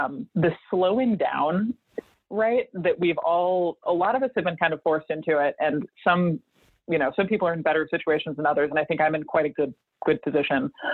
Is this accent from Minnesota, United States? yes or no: yes; Minnesota, United States; now in California, United States; just because I grew up in Minnesota. Like, I'm from a place that does not have a huge diversity of fruits and vegetables, generally speaking, compared to where I live now in California.